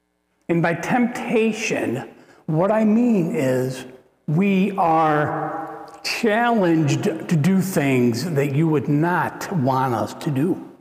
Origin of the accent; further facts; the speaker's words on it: Morrisville, New York, United States; So we're from Morrisville, New York. And every 2 weeks, we would go home to visit.